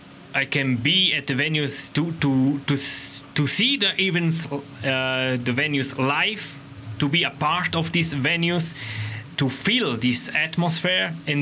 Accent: Switzerland; English is a second language; I'm Swiss. I'm from Switzerland, and of course, I hope that the Swiss guy will win this race today.

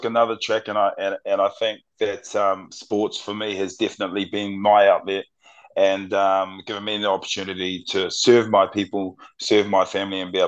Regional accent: New Zealand; My first memories of growing up is we grew up in housing complex, you know, a big family.

